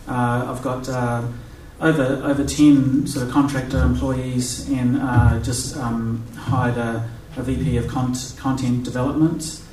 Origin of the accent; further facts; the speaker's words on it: New Zealand; readership in my home country, New Zealand, is less than 1%.